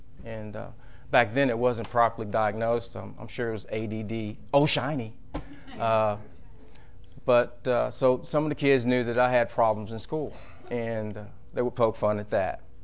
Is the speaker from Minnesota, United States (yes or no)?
no; Marietta, Georgia, United States; born there; I was born in Marietta, Georgia, November 4th, 1960.